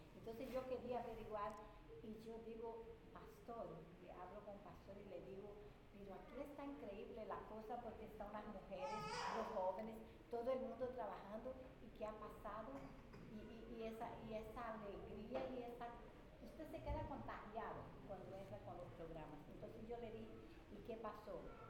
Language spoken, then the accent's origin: Portuguese; Brazil; Eu sou brasileira e em meu país a coisa é os pastores.